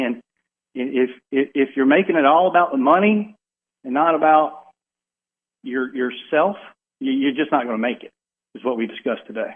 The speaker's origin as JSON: {"language": "English", "region": "Alabama", "country": "United States", "said": "I'm from Alabama."}